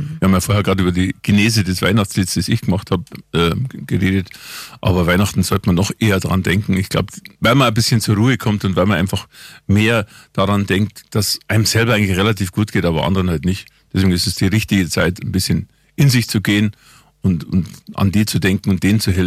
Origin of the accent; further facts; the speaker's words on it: Munich, Bavaria, Germany; Also es liegt uns auch fern, weil als Münchner.